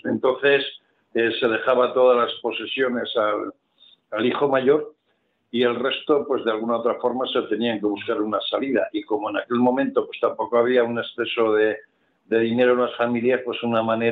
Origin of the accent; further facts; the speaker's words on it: Azcoitia, Basque Country, Spain; como en mi pueblo, en Azcoitia